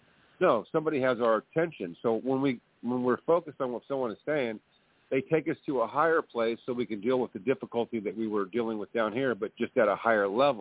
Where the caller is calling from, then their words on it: California, United States; I'm calling from California, and...